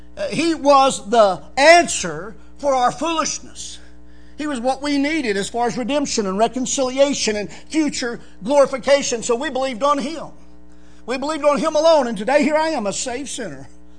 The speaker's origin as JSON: {"language": "English", "town": "Houston", "region": "Texas", "country": "United States", "also_born_or_lived": "East Tennessee", "said": "I was born in East Tennessee. And there's a lot of things that we make just, you know, because of culture and what have you. But here I am. I'm from the suburb of Houston."}